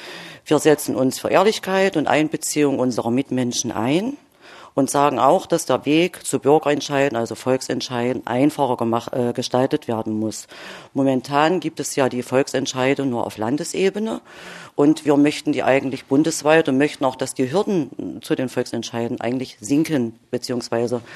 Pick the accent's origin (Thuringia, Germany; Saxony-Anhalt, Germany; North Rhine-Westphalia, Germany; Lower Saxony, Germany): Saxony-Anhalt, Germany; Lutherstadt Eisleben; Ich komme aus Lutherstadt-Eisleben, bin 51 Jahre alt